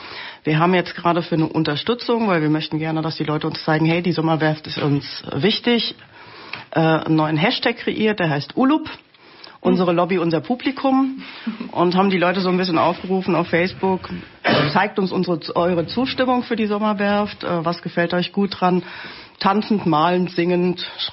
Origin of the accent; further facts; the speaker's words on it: Frankfurt, Hesse, Germany; natürlich als Frankfurter